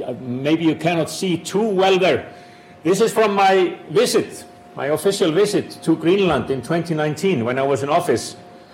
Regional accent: Iceland; the history of Iceland, my home country

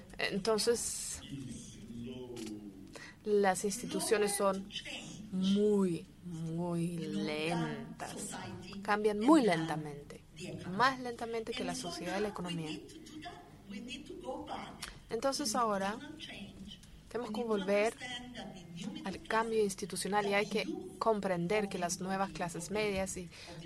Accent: Costa Rica; soy muy costarricense, muy centroamericana, muy latinoamericana, muy iberoamericana.

